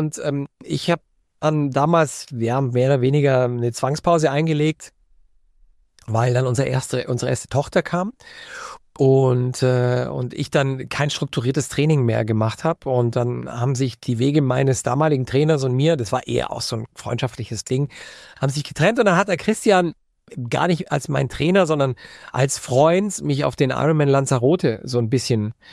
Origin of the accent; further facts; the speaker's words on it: Baden-Württemberg, Germany; er ist ja Franke, ich bin Schwabe, wir haben dann viel mit Dialekt gesprochen